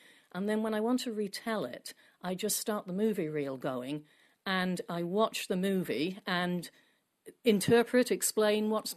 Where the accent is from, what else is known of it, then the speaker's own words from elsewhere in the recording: Cardiff, Wales, United Kingdom; now in Vermont, United States; I'm originally from Cardiff in Wales. I've lived in Vermont, however, on and off for the best part of 30 years.